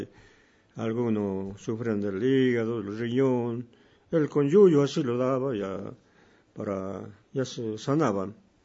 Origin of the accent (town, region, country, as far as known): Cafayate, Salta, Argentina; born there